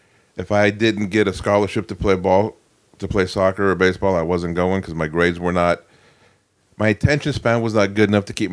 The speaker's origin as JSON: {"language": "English", "town": "Santa Rosa", "region": "California", "country": "United States", "tie": "born or raised there", "lives_now": "Camarillo, United States", "said": "I grew up in Sonoma County, California."}